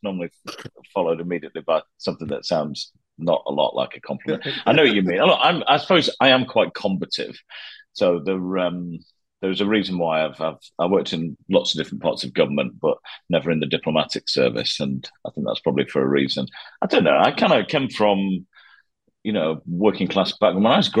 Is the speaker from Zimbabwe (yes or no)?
no; Yorkshire and the Humber, United Kingdom; So I was from South Yorkshire.